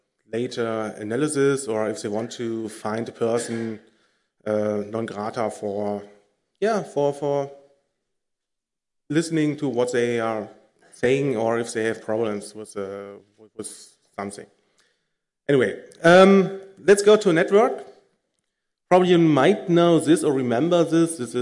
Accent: Cologne, North Rhine-Westphalia, Germany; English is a second language; So I'm from Cologne.

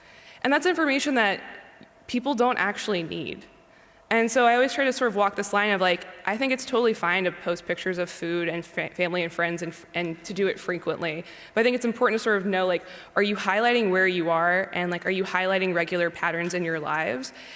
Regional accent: Louisiana, United States; I'm speaking as an American, but I come from a hyper-specific place in the United States. I come from Louisiana, which is the American South.

